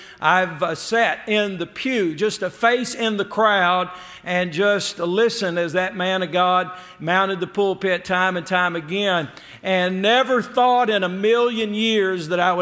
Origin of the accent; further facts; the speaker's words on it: Baton Rouge, Louisiana, United States; Here, I'm a little guy growing up in Baton Rouge, Louisiana, all those years ago.